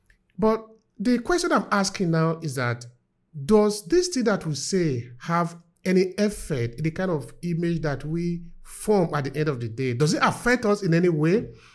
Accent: Edo, Nigeria; I come from Nigeria. I come from the south of Nigeria. My people are called Esan, is in Edo State.

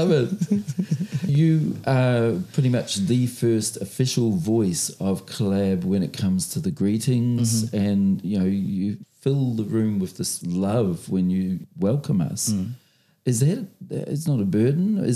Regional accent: New Zealand; I grew up in New Zealand in the 70s and the 80s. That was my schooling years.

